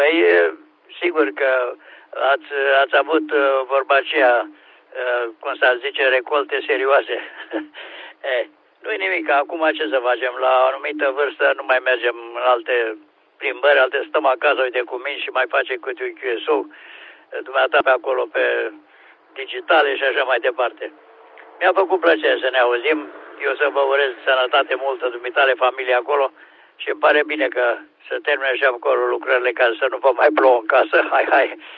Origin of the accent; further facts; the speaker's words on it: Oboga, Olt County, Romania; Satul meu natal este undeva pe malul Oltețului, se cheamă Oboga, de la Balci, adică de la Creava spre București, Balci, pe urmă Slatina, Pitești și așa mai departe. Deci de la Balci, 9 km spre nord, este satul meu de Baștină